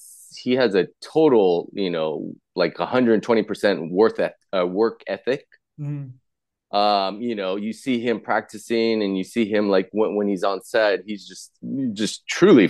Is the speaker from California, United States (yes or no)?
yes; Los Angeles, California, United States; I'm from LA.